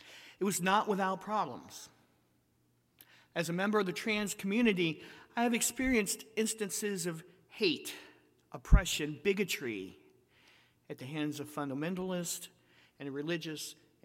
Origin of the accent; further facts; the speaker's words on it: Tennessee, United States; born there; And I was born in Tennessee, one of the only three states that still refuse to change birth certificates.